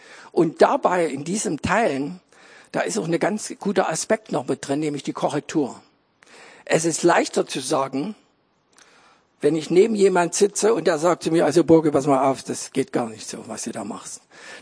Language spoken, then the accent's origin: German; Saxony, Germany; Ich bin Sachse und das kommt immer mal wieder durch.